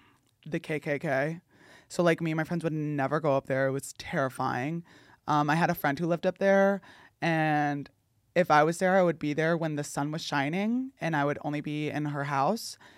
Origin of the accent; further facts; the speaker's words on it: New Jersey, United States; New Jersey.